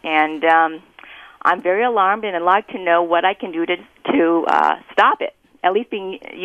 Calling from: Granite Bay, California, United States; I'm calling from Granite Bay, California, and my home is right abuts a strawberry field.

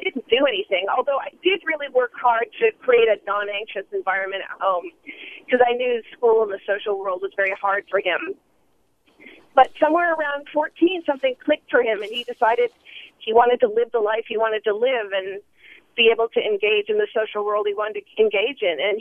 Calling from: Emeryville, California, United States; Hi, Michael … I'm calling from Emeryville.

